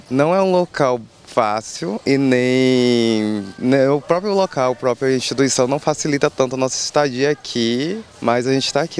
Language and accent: Portuguese; Pau Brasil, Bahia, Brazil; sou indígena do povo Pataxó Rahanhãi, resido na aldeia Caramuru Catarina Paraguaçu, no Municipal Brasil. Sou indígena aldeado desde que eu nasci